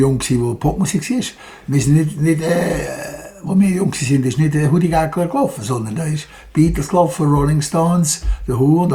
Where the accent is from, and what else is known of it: Lenzburg, Aargau, Switzerland; born or raised there